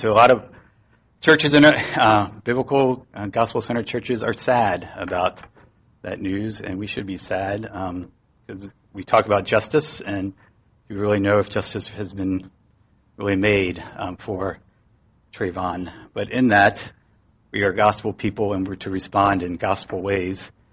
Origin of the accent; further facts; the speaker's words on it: Maryland, United States; He's from California, many of you know. I'm from Maryland.